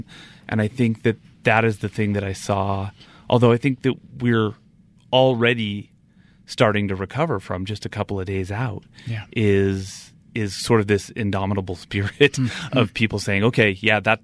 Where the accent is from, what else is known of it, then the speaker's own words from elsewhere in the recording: California, United States; now in Utah, United States; I grew up in California, and when I came to Utah and was introduced to the Latter-day Saint food pantry